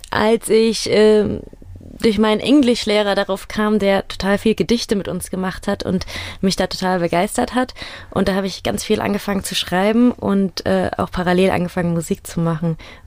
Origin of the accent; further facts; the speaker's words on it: Rüsselsheim, Hesse, Germany; Genau, ich bin in Rüsselsheim groß geworden, in Künstetten genauer gesagt. Das ist ja quasi, gehört zu Rüsselsheim und habe da gelebt, bis ich 18 war.